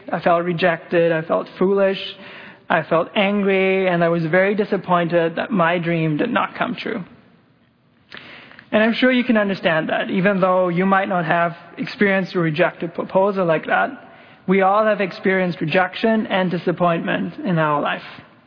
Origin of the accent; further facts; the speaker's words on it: Germany; now in Canada; I've been here at Grace Point for about 4.5 years. I came over from Germany then, and the first 2 years here in Canada, I was actually working at this church with another organization.